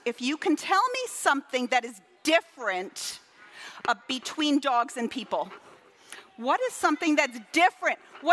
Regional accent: Duxbury, Massachusetts, United States; I'm local to the Boston area. I grew up in Duxbury

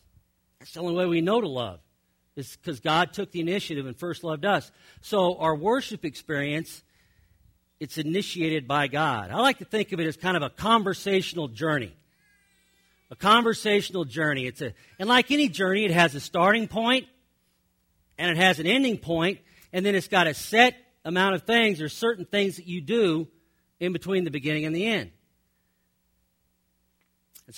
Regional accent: Kansas City, Missouri, United States; See, I grew up Catholic, and in the Catholic Church, I grew up in St. Charles Parish in Kansas City.

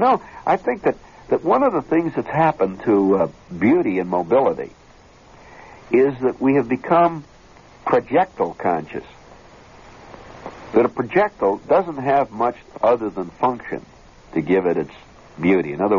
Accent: Kentucky, United States; Ah, come on, I'm from Kentucky. We can always pronounce it terminal.

